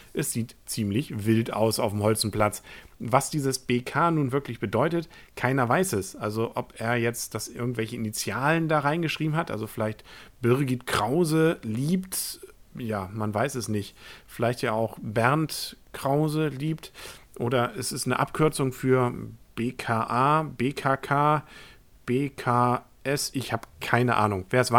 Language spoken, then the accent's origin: German; Kiel, Schleswig-Holstein, Germany; Als Kieler muss ich gestehen, gehe ich jetzt durchaus ein bisschen mit einer leichten Reserviertheit durch die Innenstadt.